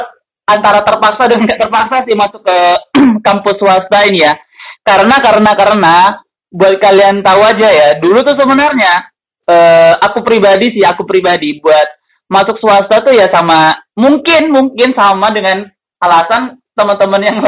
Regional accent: West Kalimantan, Indonesia; Dari kalau yang di daerahku kan di Kalimantan Barat itu ya

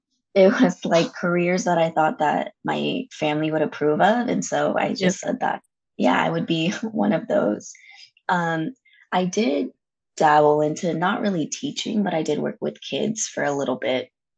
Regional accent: San Diego, California, United States; So I grew up in San Diego.

